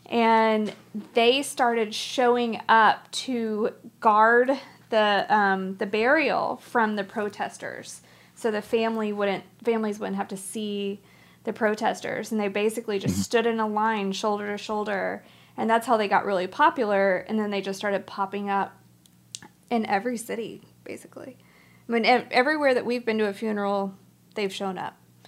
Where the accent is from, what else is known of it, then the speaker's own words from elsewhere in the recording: Dallas, Texas, United States; Yeah, we're from Dallas.